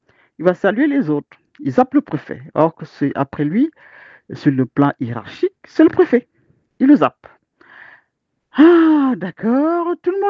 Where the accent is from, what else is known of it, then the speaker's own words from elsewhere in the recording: France; en ce moment, je suis pas en France. Bon, la France, je m'identifie parce que forcément, je suis française